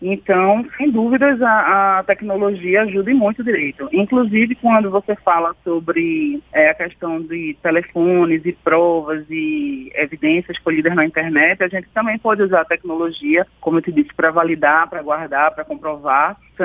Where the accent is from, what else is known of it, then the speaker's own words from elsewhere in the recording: Recife, Pernambuco, Brazil; Todas nós da coordenação somos de Recife, Pernambuco.